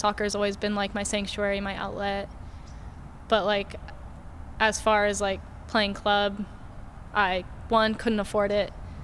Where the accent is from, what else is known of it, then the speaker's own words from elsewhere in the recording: San Diego, California, United States; also born or lived in North Carolina; I grew up in San Diego.